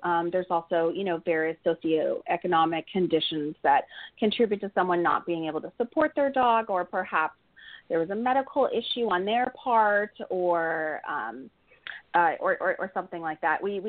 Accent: Canada; now in United States; I'm originally from Canada, and it's kind of cliche, you know, for a Canadian to have a Siberian Husky, but we are here in Southern California

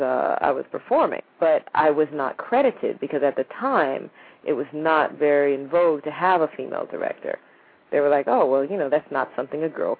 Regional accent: Van Nuys, California, United States; also born or lived in Hawaii; Well, I left Hawaii, which most of my classmates didn't do. And so I grew up in Van Nuys, and I saw my classmates every day.

